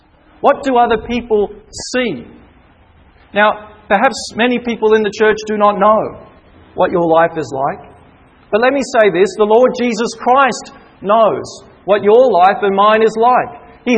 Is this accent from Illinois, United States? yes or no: no; Hollywood, California, United States; I grew up in Hollywood, as many of you did.